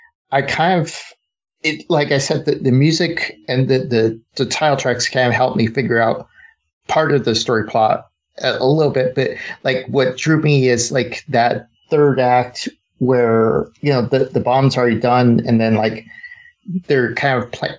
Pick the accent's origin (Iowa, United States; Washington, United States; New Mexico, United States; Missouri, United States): New Mexico, United States; I grew up in New Mexico